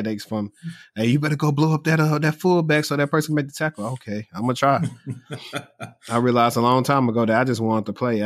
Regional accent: Louisiana, United States; And I'm from Louisiana where housing is cheap.

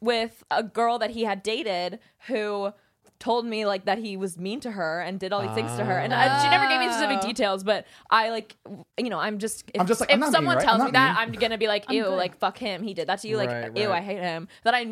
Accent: Napa, California, United States; I grew up in Napa and there's this restaurant there called Gott's and I went with my dad.

